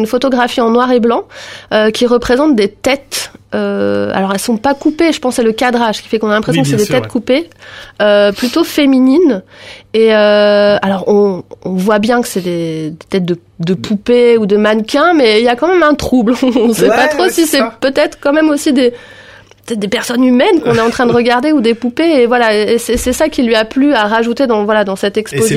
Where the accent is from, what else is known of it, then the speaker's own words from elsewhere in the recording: Montpellier, Occitanie, France; Je le précise parce que moi je suis montpelliéraine.